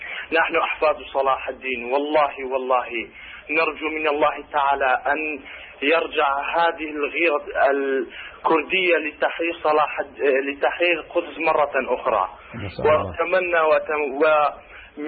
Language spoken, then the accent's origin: Arabic; Kurdistan Region, Iraq; Arabic is a second language; احنا من كردستان العراق، احفاد صلاح الدين ايوبي.